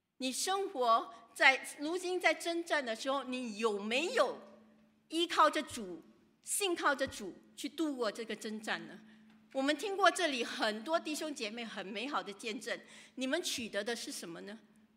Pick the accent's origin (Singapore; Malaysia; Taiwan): Singapore; 我是新加坡人，我主要的我会替新加坡人讲话。